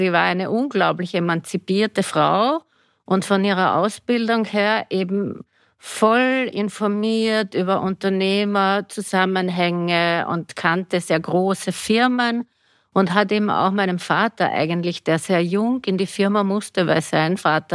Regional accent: Vienna, Austria; Ich bin aus einer Unternehmerfamilie und bin aufgewachsen im 3. Bezirk in Wien. Eigentlich in einem Fabriksgelände

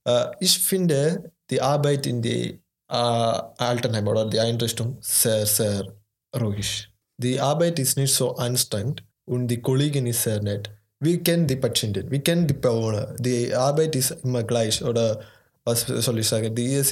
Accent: India; German is a second language; now in Germany; Ich bin 21 Jahre alt und ich komme aus Indien. Und ich mache eine Ausbildung als Pflegekraft in Deutschland.

